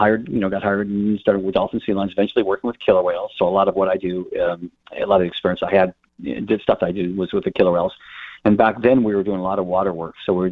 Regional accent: California, United States; So, anyways, what happened was I grew up in Southern California.

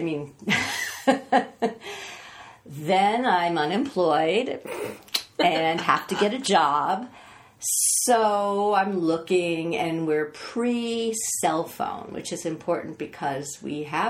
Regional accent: Boston, Massachusetts, United States; I was from Boston. Nobody has a car.

